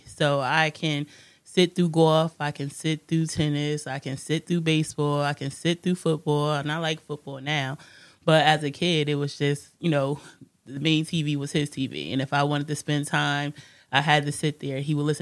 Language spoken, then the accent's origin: English; New Haven, Connecticut, United States; I'm from New Haven, born and raised. I've lived here most of my life. I left for a little while to pursue education, but New Haven through and through.